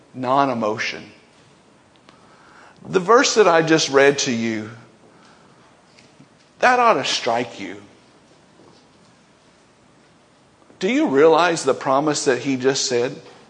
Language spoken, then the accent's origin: English; Murray, Kentucky, United States; You know, I'm from Murray